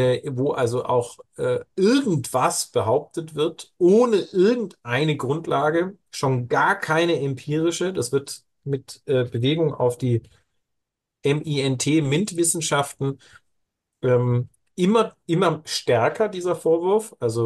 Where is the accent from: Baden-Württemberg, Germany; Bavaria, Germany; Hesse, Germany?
Bavaria, Germany; als Bayer bekommt man den Zug antrainiert.